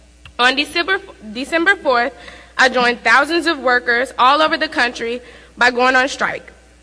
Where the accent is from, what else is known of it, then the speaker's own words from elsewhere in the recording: Richmond, Virginia, United States; I'm from Richmond, Virginia.